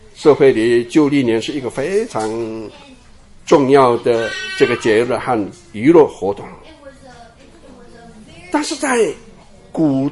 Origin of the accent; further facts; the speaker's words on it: East Taiwan, Taiwan; 你知道我出生在台湾东部小小的村落，当时乡下很多地区没有电，所以我住的地方也没有电